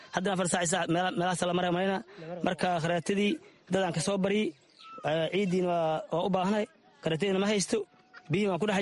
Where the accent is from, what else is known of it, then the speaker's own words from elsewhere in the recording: Saakow, Middle Juba, Somalia; waxaan ka soo barakacay degmada Saakow, xasaboon iyo 5 bilood aan deganahay.